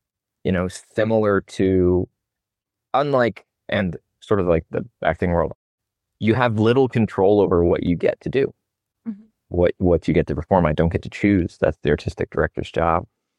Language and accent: English; Montana, United States; there's an acting school that's nearby my hometown in Montana